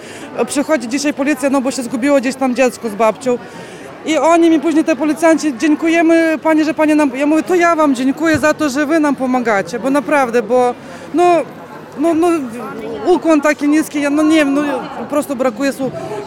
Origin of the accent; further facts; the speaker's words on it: Ukraine; Polish is a second language; now in Poland; Ja jestem sama z Ukrainy, znaczy teraz jestem już obywatelką Polski.